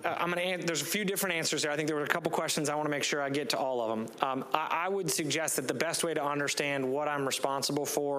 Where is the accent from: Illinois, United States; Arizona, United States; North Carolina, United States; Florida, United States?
Florida, United States; Tampa; I'll brag on my hometown a little bit. CENTCOM's there, SOCOM's there. So when you think about the resources that Tampa has